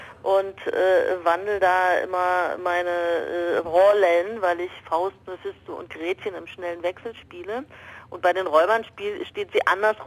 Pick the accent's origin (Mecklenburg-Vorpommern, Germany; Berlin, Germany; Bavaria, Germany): Berlin, Germany; born there; Ich bin in Berlin geboren worden.